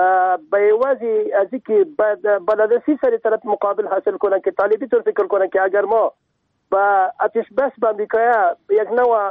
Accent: Afghanistan

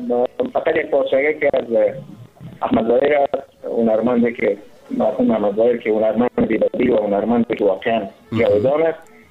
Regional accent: Kabul, Afghanistan; کابل در دنیا آمدیم و از کابل گفتم میشم ولی در تمام مصاحبه‌های ما گفتیم که من از افغانستان هستم مربوط به تمام افغانستان هستم

